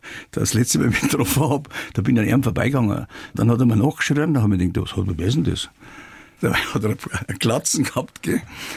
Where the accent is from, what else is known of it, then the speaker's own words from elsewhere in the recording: Traunstein, Bavaria, Germany; born there; die konnte man in Traunstein ja nur im Priesterseminar machen